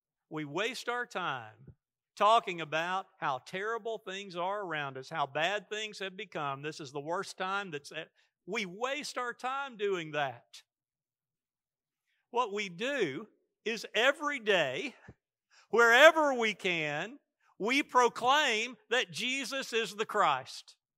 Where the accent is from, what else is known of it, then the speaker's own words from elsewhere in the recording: United States; And if I think I'm safe because I'm an American and I'm under the Constitution